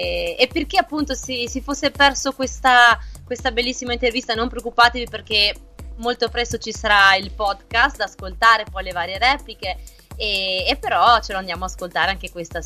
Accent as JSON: {"language": "Italian", "region": "Trentino-Alto Adige", "country": "Italy", "said": "il Trentino, non perché io sono, cioè, sono trentino, ma il Trentino è una bella regione"}